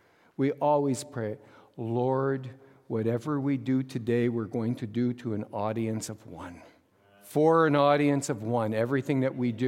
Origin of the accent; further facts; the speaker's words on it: Montreal, Quebec, Canada; also born or lived in Toronto; now in North Bay, Canada; I am not a Southerner anymore. I'm a North Bay guy. I come from Montreal, and we lived in Toronto and everything. But I'm a Northern guy.